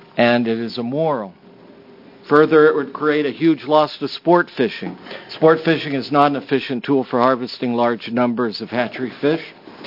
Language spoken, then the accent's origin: English; Astoria, Oregon, United States; I'm from Astoria.